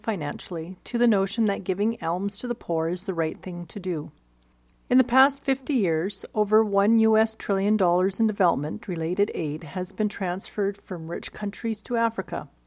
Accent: Calgary, Alberta, Canada; I grew up in Calgary with my parents and an older brother, a rather conservative, typical white family of hard-working middle-class means. My parents coming from British Scottish lineage

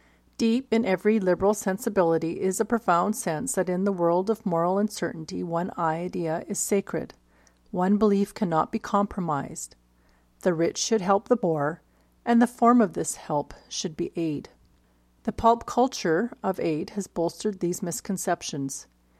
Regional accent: Calgary, Alberta, Canada; I grew up in Calgary with my parents and an older brother, a rather conservative, typical white family of hard-working middle-class means. My parents coming from British Scottish lineage

